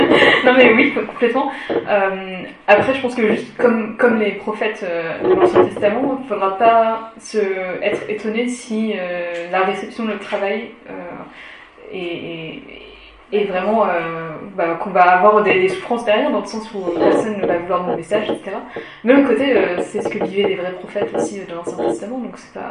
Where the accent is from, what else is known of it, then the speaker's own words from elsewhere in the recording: France; born there; parents chinois, des Philippines, mais moi je suis née en France et je parle anglais, je parle pas chinois.